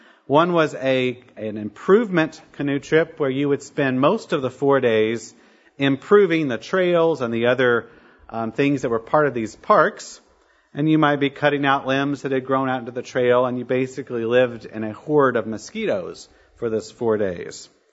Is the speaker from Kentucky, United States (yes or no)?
yes; Kentucky, United States; Our differences were very obvious. I was from Kentucky, which was a strike against me.